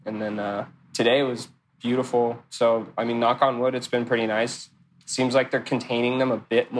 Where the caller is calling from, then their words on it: Costa Mesa, California, United States; I am at my house in Costa Mesa, California.